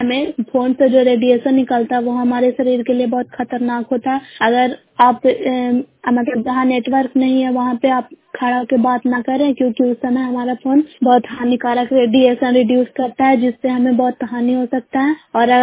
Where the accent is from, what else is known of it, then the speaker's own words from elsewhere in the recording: Bairiganj, Bihar, India; ग्राम बैरीगंज post मुखराता जो है नालंदा की निवासी हूँ।